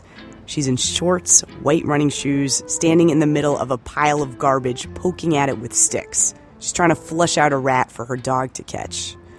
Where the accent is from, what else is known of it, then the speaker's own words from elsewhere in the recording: New York City, New York, United States; To me, as a New Yorker, this feels very wrong.